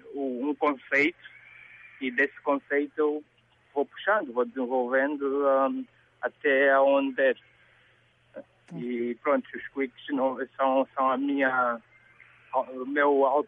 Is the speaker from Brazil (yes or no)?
no; Angola; sendo angolano, nós estamos sujeitos a ser conectados ao nosso país, não é?